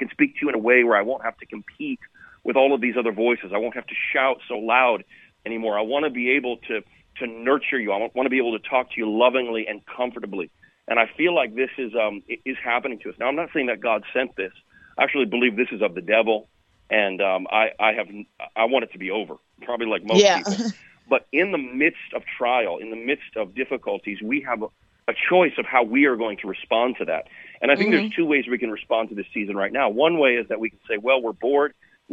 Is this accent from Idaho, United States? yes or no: no; Florida, United States; before I'm an American, before I am a Floridian, before I'm white, before I'm male, before I'm straight, I'm a Christian.